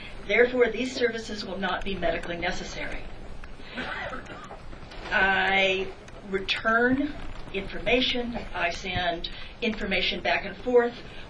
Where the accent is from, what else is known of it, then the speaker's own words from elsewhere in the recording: California, United States; I come from California.